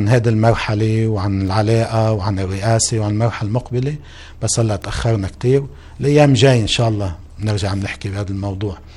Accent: Lebanon; كلنا مع بعضنا كلبنانيين

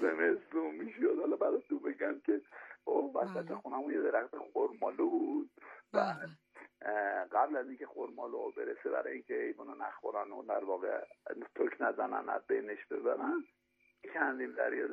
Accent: Iran; مردم شریف و عزیز و صمیمی و دوست داشتنی وطنم ایران عزیز

